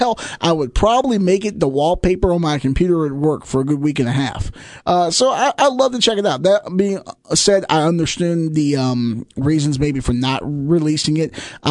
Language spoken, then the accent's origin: English; Virginia, United States; I'm from Southside, Virginia.